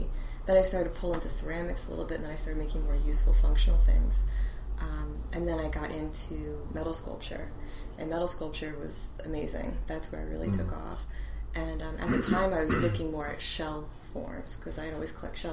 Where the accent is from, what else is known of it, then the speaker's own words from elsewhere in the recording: Dallas, Texas, United States; moved away as an adult; now in East Coast, United States; I was born in Dallas and raised there up until I was about 20.